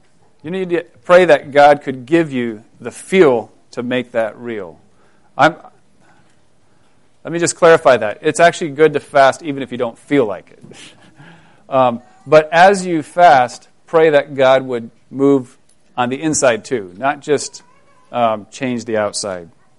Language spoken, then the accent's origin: English; Ohio, United States; I guess it's because I grew up in Ohio.